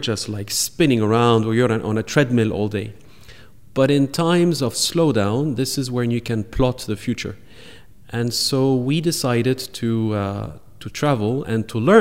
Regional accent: Denmark; It is, I'm half Danish, mm-hmm. by the way. So mm-hmm. I was brought up in Denmark. To me, Denmark, Danish ways, Scandinavian values, it's in my blood.

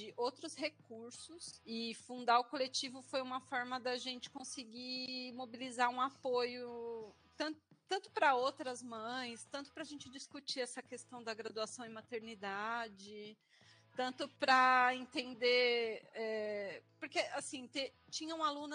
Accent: São Paulo, Brazil; Eu sou aqui de São Paulo, morei no ABC a maior parte da minha vida

